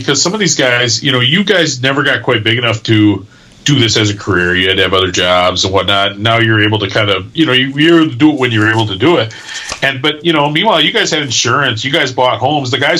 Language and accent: English; Midwest, United States; Us Midwesterners.